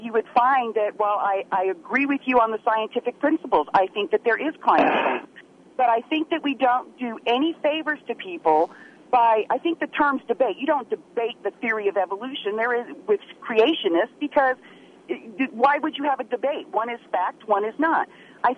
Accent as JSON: {"language": "English", "region": "the South", "country": "United States", "accent": "southern", "said": "Maybe it was my southern accent that threw you off."}